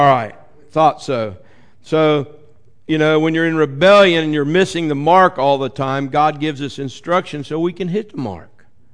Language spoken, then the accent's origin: English; Norwood, United States; I grew up in Norwood on Phillips Street, right across from Norwood School.